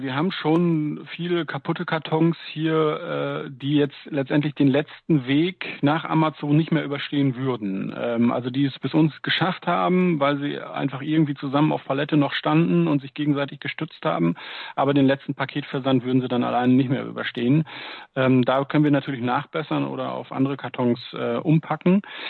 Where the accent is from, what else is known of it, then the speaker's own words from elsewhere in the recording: North Rhine-Westphalia, Germany; Wir kommen hier aus dem Münsterland